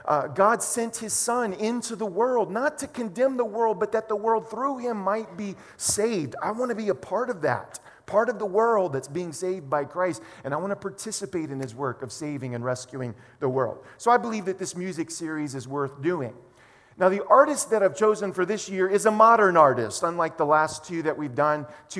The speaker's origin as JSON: {"language": "English", "town": "New Orleans", "region": "Louisiana", "country": "United States", "tie": "born or raised there", "said": "The band leaders, by the way, for the last few years, have made their home in my hometown of New Orleans."}